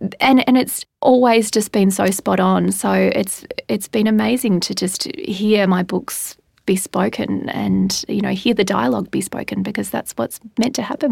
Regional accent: Singapore; also born or lived in London / Canada; now in Australia; I grew up in Singapore. I have lived in Australia for a lot of my life, but I've also lived in London for a number of years, and I've lived in Canada for a number of years.

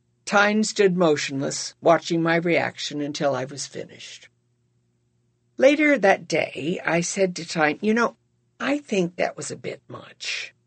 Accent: California, United States; As a Californian, I had always heard that New Yorkers didn't give a shit about anybody but themselves.

